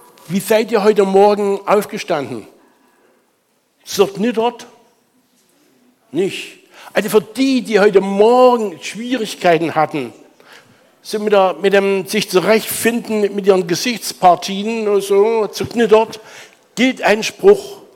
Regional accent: Saxony, Germany; now in Kirchberg, Germany; meine Heimat ist in Sachsen, habt ihr es vielleicht schon gehört. Erzgebirge, die feiern jetzt noch die 5. Jahreszeit. Weihnachten geht länger. Aber ich bin schon mal abgehauen da und da gesagt, mein Zuhause ist jetzt Kirchberg.

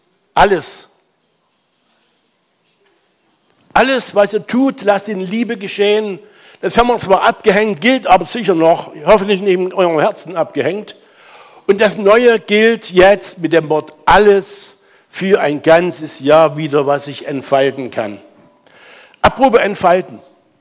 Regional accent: Saxony, Germany; now in Kirchberg, Germany; meine Heimat ist in Sachsen, habt ihr es vielleicht schon gehört. Erzgebirge, die feiern jetzt noch die 5. Jahreszeit. Weihnachten geht länger. Aber ich bin schon mal abgehauen da und da gesagt, mein Zuhause ist jetzt Kirchberg.

